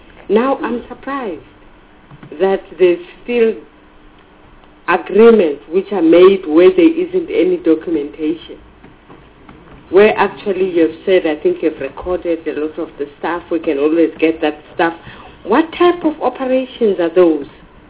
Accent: Soweto, Gauteng, South Africa; I come from Soweto in Shaweda, and I do frequent Limpopo and Zululand.

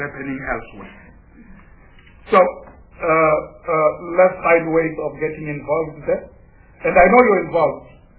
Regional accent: South Africa; first language Venda; English is a second language; The Venda, my mother tongue, is not there. It's not there.

